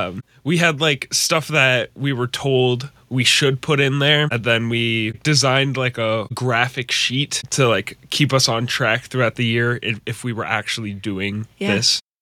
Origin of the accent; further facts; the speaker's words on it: Branson, Missouri, United States; I'm from Branson, Missouri.